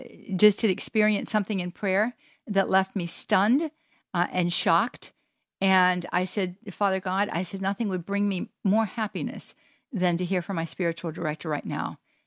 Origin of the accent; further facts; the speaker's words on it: Florida, United States; See, I'm from Pinellas County. And I am from the east side of Pinellas County